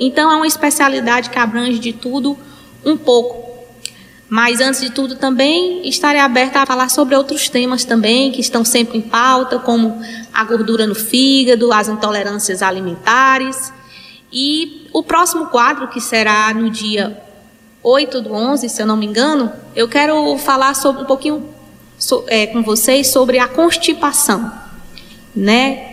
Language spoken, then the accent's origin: Portuguese; Picos, Piauí, Brazil; moved away as an adult; also born or lived in Teresina / Recife; sou natural de Picos, Piauí. Né? Fui fazer meus estudos, fui no ensino médio, morar em Teresina, onde eu fiz meu ensino médio, logo depois fiz minha faculdade. Terminando esse tempo de morada em Teresina, me aventurei ao Pernambuco, morei em Recife durante 4 anos